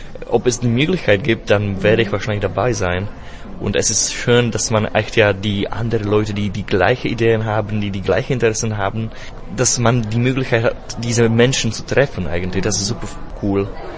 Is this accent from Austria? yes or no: no; Czechia; first language Czech; German is a second language; ich bin Tscheche, also die Emotionen sind besser als ja in der tschechischen Sprache als in der deutschen Sprache.